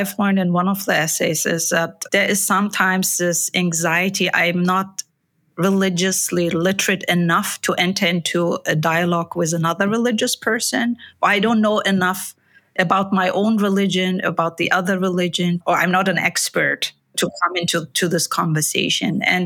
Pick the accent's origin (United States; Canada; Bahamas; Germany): Germany; Growing up in Germany was truly a privilege, a blessing, really